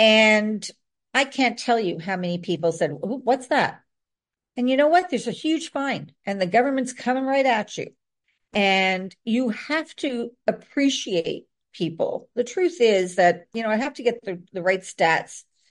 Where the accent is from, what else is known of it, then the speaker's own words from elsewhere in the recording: Toronto, Ontario, Canada; I'm from Toronto, Canada, you know, so doing an export plan into the States.